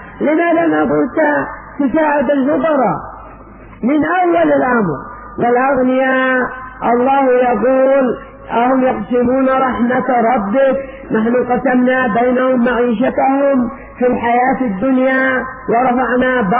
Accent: Yemen; أما عندنا في اليمن

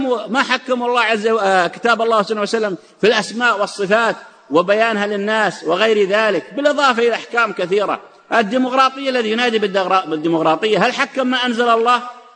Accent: Saudi Arabia; عندنا في السعودية

